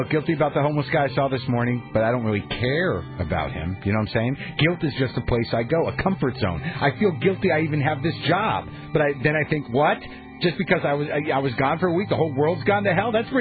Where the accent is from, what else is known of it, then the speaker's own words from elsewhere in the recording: United States; Because I'm an American, and it's my right to waste a lot of fossil fuel because that's what we do.